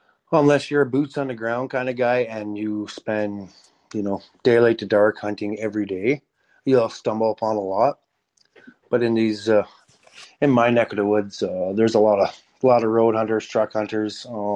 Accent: Newfoundland and Labrador, Canada; hey, I'm from Newfoundland. Can I hunt?

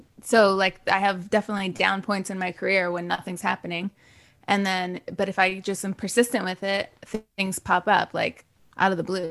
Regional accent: Wisconsin, United States; I never felt super cool growing up in Wisconsin.

